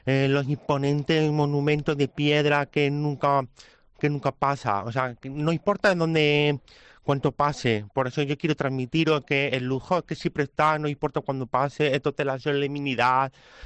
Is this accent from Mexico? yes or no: no; Castile, Spain; ya sabemos que yo vengo de las tierras de Castilla, Anchas Castilla, por supuesto.